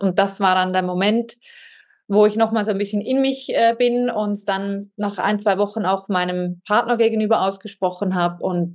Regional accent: Switzerland; Ich bin Schweizerin und ich habe mit 43 entschieden, dass ich ein komplett anderes Leben möchte.

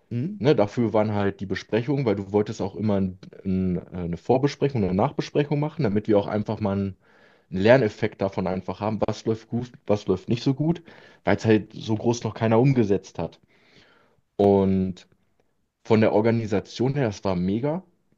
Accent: Lower Saxony, Germany; ich komme ja aus Südniedersachsen und das war ein bisschen weiter weg

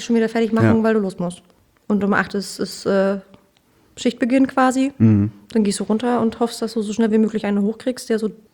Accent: eastern Germany, Germany; Aus dem Osten.

